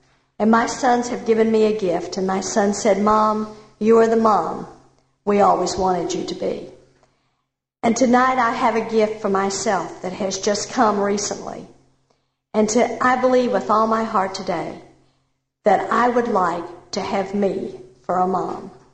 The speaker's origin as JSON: {"language": "English", "region": "Texas", "country": "United States", "tie": "born or raised there", "said": "When I got married, I grew up in Texas, and I truly believed that men were put on planet Earth to take care of women."}